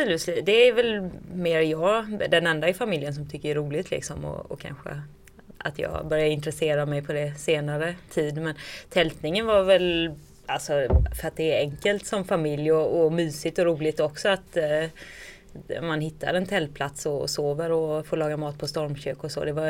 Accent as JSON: {"language": "Swedish", "town": "Kalmar", "region": "Kalmar County", "country": "Sweden", "tie": "born or raised there", "said": "I Kalmar."}